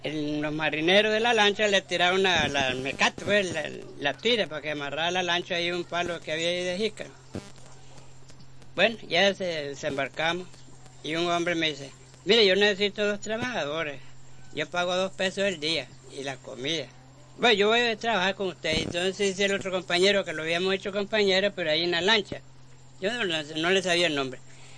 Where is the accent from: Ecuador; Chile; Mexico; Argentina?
Chile; Punta Arenas, Magallanes; Yo me vine de Punta Arenas porque yo trabajaba en una panadería ahí en Punta Arenas